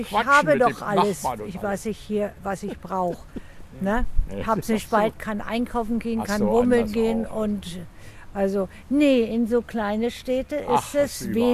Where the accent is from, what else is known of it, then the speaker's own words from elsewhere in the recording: Berlin, Germany; born there; Mein Mann wollte immer mal raus aus Berlin, aber mich kriegt man hier nicht raus. Außerdem bin ich in Berlin geboren.